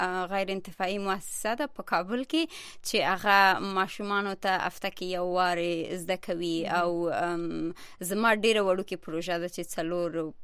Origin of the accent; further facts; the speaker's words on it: Afghanistan; now in Colorado, United States; زه اصلا د افغانستان نه یم او د څلور نیم کال کېږي چې په کالورادو کې اوسېږم